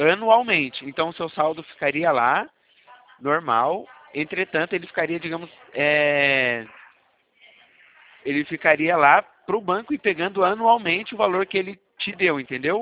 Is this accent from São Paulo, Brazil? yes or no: yes; São Roque, São Paulo, Brazil; Então, eu sou de São Roque, interior de São Paulo.